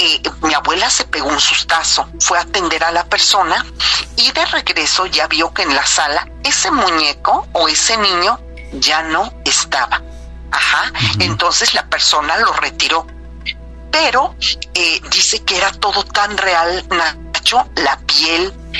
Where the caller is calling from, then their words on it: Querétaro, Mexico; de Querétaro